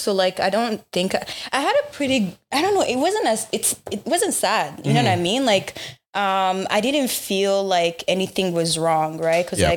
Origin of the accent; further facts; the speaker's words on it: Uganda; also born or lived in DR Congo; now in Canada; I was born in Congo, and so I'm a quarter Congolese. Well, I'm half Congolese and half Rwandese.